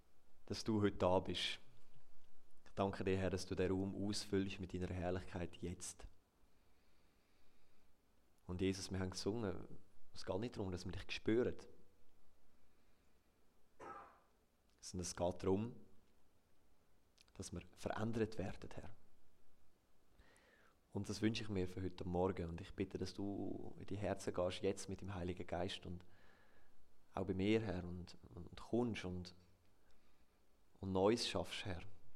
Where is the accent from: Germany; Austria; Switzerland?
Switzerland; Und dementsprechend habe ich halt auch Berge erwartet als Schweizer.